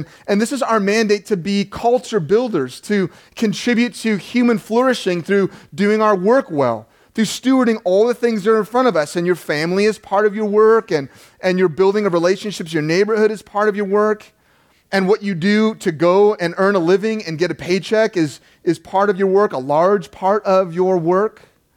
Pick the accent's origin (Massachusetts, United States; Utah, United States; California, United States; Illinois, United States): California, United States; Inglewood; postmaster at the post office in Inglewood, California, where I was born. Yeah, you don't know me. I'm from Inglewood, man.